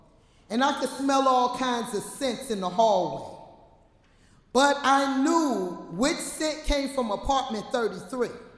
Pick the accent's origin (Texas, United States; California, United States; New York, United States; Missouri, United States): New York, United States; Bronx; Growing up in the Bronx tenement, I was number 10 of 11 children.